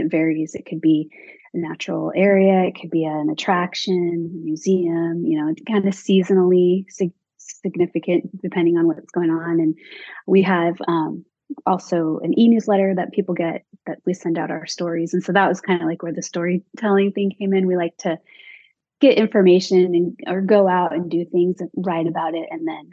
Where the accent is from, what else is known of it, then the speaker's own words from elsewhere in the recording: Bellingham, Washington, United States; I consider myself a Washingtonian because I've lived here since I was 12. And so I grew up here in Northwest Washington, Bellingham area.